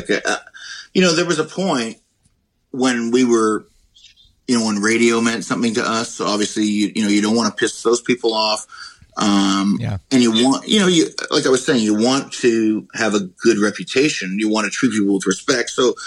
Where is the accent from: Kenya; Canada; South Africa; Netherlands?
Canada; now in United States; I live in the U.S. now, and I don't have a vote. I'm Canadian.